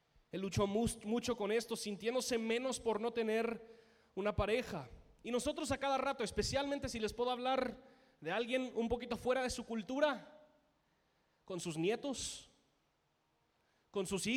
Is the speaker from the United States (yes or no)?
yes; United States; Spanish is a second language; yo también soy gringo, por eso lo puedo decir así, en cariño.